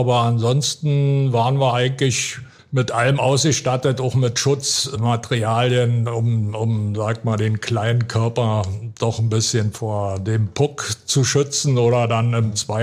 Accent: Roßlau, Saxony-Anhalt, Germany; born there; Und dadurch war sie dann gezwungen, nach Roßlau zu fahren zur Entbindung. Und damit wurde ich Sachsen-Anhaltiner.

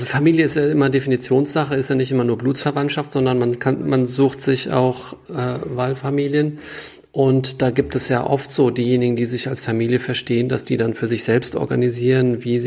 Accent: Koblenz, Rhineland-Palatinate, Germany; ich komme ja ursprünglich aus der Koblenzer Ecke

